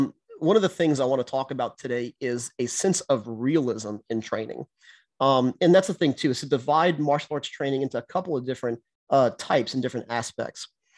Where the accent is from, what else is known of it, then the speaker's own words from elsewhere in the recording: Houma, Louisiana, United States; In Houma, my hometown here, Houma, Louisiana